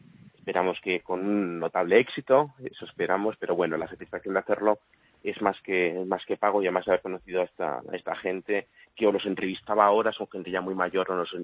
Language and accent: Spanish; Huesca, Aragon, Spain; Además me recuerda a mi pueblo, a Huesca, porque son 50.000 habitantes, como es mi ciudad